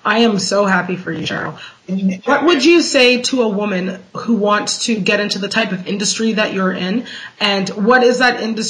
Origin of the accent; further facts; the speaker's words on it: Canada; I'm Canadian and I'm in Canada